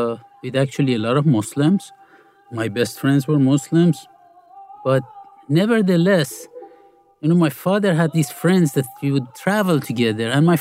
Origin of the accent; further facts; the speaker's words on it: Iran; I grew up in Iran.